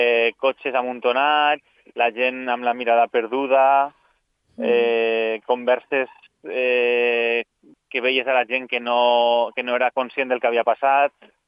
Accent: Castelló de la Plana, Valencian Community, Spain; born there; now in Paiporta, Spain; No, mira, jo no sóc de Paiporta, no sóc nascut ací, sóc nascut a Castelló, però ja fa anys que visc ací i que treballo ací a Paiporta.

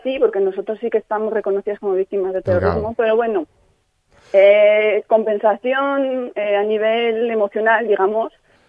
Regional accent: Hendaye, Nouvelle-Aquitaine, France; also born or lived in Beasain; yo no nací en Francia, nací aquí en Beasain.

